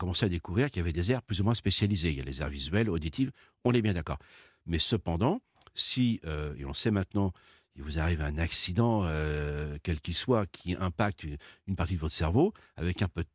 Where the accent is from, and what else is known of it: France